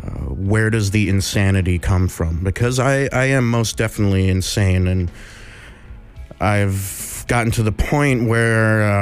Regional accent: Hawaii, United States; born there; also born or lived in Washington / South Carolina; and I was born in Hawaii, and we lived in Washington State and South Carolina and probably a few other places that I don't even remember.

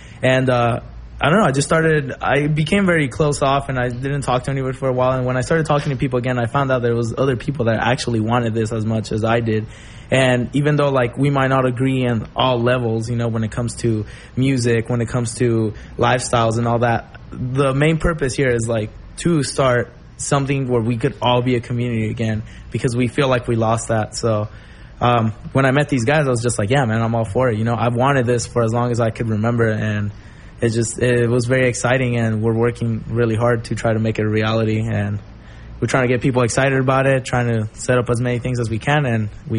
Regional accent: El Monte, California, United States; Well, I grew up in El Monte, and El Monte just has always been a mecca for punk music.

